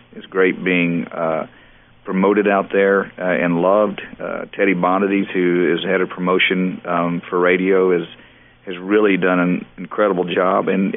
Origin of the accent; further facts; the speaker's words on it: Beaumont, Texas, United States; she doesn't know I'm from Beaumont.